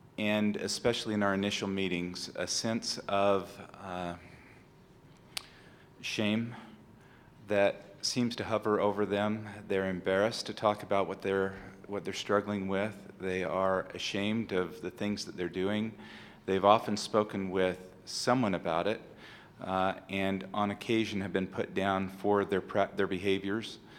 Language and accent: English; St. George, Utah, United States; I'm from St. George, Utah.